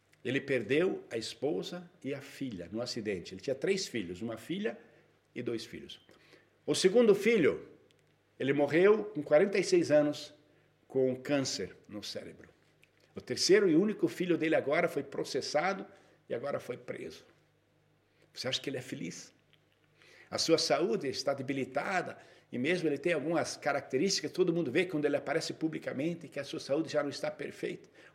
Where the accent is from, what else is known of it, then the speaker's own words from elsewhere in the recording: Brazil; Eu falei, eu sou brasileiro, como é que eu tenho direito?